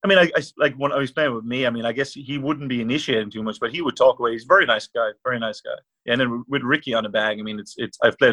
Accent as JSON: {"language": "English", "region": "Munster", "country": "Ireland", "said": "I'm an Irish person, so they probably view me as an outsider."}